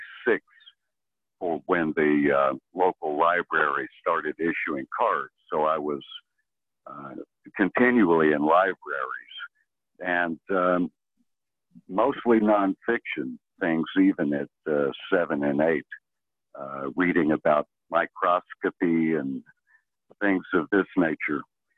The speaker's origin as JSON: {"language": "English", "region": "Kentucky", "country": "United States", "tie": "born or raised there", "said": "I grew up in Kentucky during the era of the Sputnik, the space race"}